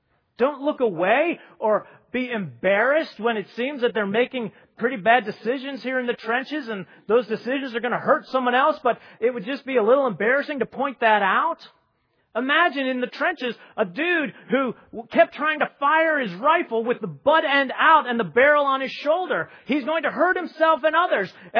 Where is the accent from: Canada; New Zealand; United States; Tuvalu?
United States; And I am an American Christian, and so I fully admit that I am right there.